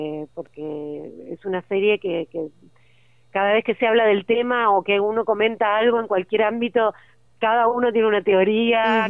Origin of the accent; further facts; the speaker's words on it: La Plata, Buenos Aires Province, Argentina; porque se parece mucho a La Plata, es una ciudad con muchos árboles y yo soy de La Plata y me recordaba mucho mi ciudad